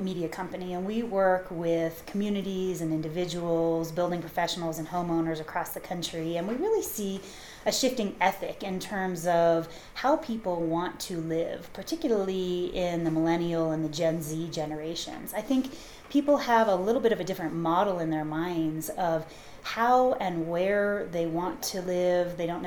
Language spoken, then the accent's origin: English; Colorado, United States; I grew up in Colorado, and as a child, my family and I used to come to Lake City, and my husband and I moved here about 5 years ago.